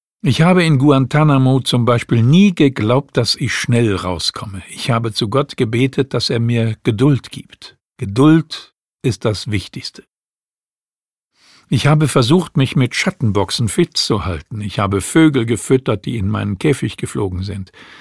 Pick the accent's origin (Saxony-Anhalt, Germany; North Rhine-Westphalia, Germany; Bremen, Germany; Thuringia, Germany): Bremen, Germany; Ich bin mit 3 Geschwistern in Bremen-Hemelingen aufgewachsen, einem alten Arbeiterviertel, zuerst in einer Mietwohnung, dann steckte mein Vater sein Erspartes in ein Reihenhaus.